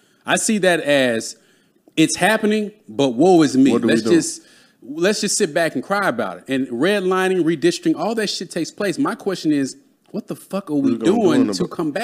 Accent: Dallas, Texas, United States; I'm from Dallas.

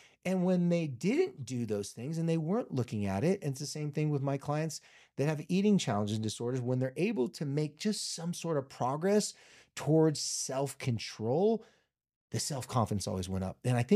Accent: Carlsbad, United States; When I lived in my hometown in Carlsbad, I never went on vacations.

